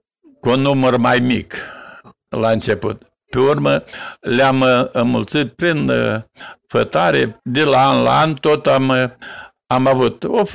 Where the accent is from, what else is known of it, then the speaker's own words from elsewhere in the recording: Botoșani, Botoșani County, Romania; now in Vatra Dornei, Romania; Locuiesc în Vatra Dornei, mâine de emoții. Sunt din Botoșani. Acolo am gospodăria de capre și oi.